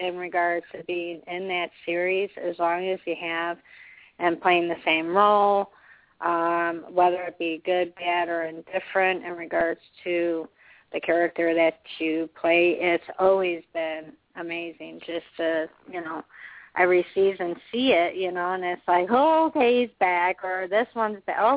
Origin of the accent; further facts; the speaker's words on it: Chicago, Illinois, United States; Hi, Emilio. … from Chicago.